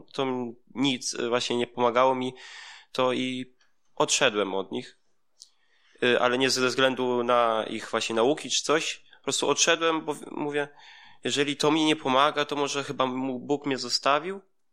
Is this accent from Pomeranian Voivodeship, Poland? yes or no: yes; Tropiszewo, Pomeranian Voivodeship, Poland; Ja pochodzę właśnie z Polski, spod Malborka, taka malutka wieś, Tropiszewo